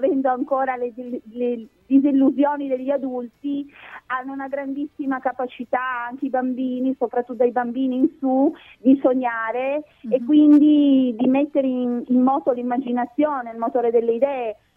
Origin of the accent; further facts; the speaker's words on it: Turin, Piedmont, Italy; now in Santhià, Italy; a Santià, dove io abito, in provincia di Vercelli, anche se io sono torinese